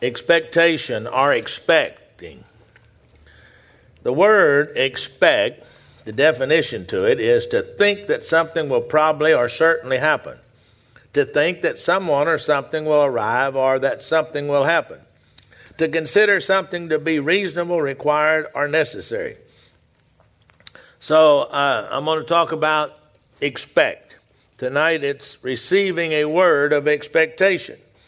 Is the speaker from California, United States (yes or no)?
no; Texas, United States; I'm being from Texas, I know a little bit about the cattle business